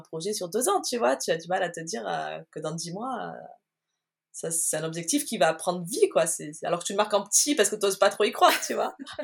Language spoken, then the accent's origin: French; Marseille, Provence-Alpes-Côte d'Azur, France; Alors, je viens de Marseille. Je suis entre Aix-en-Provence et Marseille, oui.